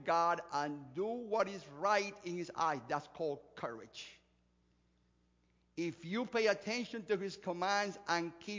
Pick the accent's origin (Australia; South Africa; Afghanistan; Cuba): Cuba; now in United States; Listen, I came from Cuba as a refugee.